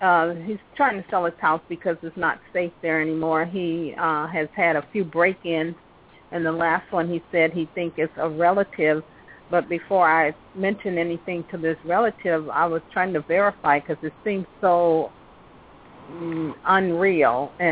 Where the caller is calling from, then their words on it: Washington, District of Columbia, United States; I'm calling from Washington, D.C.